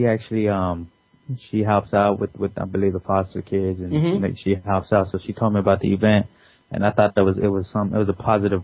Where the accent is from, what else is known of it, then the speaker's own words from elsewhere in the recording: Pomona, California, United States; born there; I'm originally, you know, I was born in Pomona, California, but I've lived all over the place. You know, mix of Inland Empire.